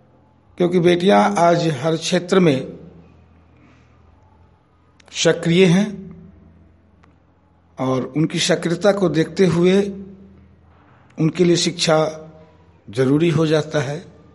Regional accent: Sherpur Basgadha, India; मैं शेरपुर बसगढ़ा से हूँ

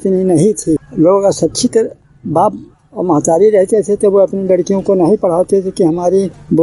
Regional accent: Aklaura, Uttar Pradesh, India; अकलौरा मौजा ब्लॉक पहाड़पुर

